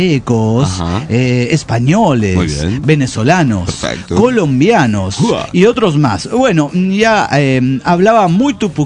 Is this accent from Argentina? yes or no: yes; Argentina; yo soy argentina.